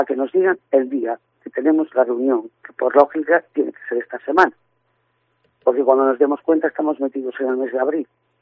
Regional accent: Ferrol, Galicia, Spain; Nosotros somos 12 familias de Ferrol y comarca

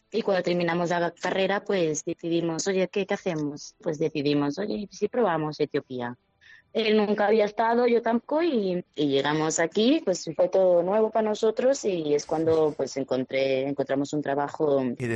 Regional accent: Vigo, Galicia, Spain; sobre todo yo soy de Vigo, a mí que no me quiten el paisaje de Vigo

